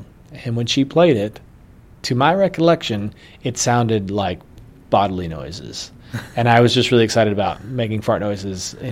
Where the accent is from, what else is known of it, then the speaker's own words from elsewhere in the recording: Kentucky, United States; It was a cool place to grow up, and I think that a huge part of my identity as a musician is tied to being from Kentucky